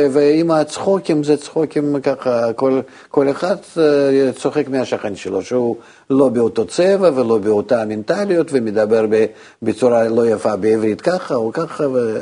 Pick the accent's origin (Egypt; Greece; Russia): Russia; now in Israel; תראי, אני הגעתי מרוסיה, ושם הייתה מגמה מאוד מאוד, היה שקר גדול, אבל בכל זאת לימדו אותנו בבית ספר והלאה